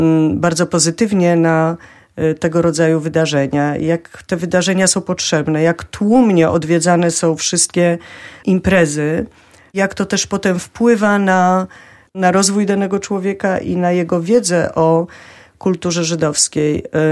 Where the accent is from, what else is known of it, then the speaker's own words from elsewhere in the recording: Lublin, Lublin Voivodeship, Poland; mojego ukochanego miasta Lublina, w którym się urodziłam, urosłam, wzrastałam